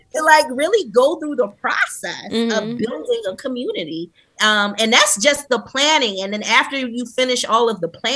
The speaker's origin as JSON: {"language": "English", "town": "Philadelphia", "region": "Pennsylvania", "country": "United States", "tie": "born or raised there", "said": "We last year we had … from my hometown perform."}